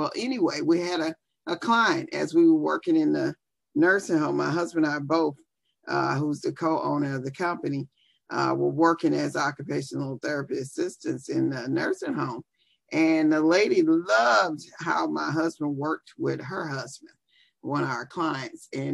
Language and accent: English; Biloxi, Mississippi, United States; came back home to my hometown, Biloxi, Mississippi, thought I was passing through and decided to stay.